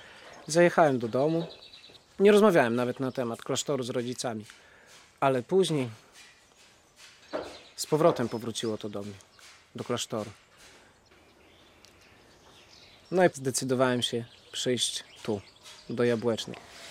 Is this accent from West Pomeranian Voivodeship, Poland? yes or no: no; Podlaskie Voivodeship, Poland; Młodo. 22 lata. Sam pochodzę z Białostoczyzny.